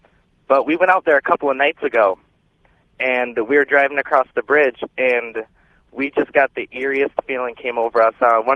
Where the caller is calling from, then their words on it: Columbiaville, Michigan, United States; I'm calling from Columbiaville, Michigan.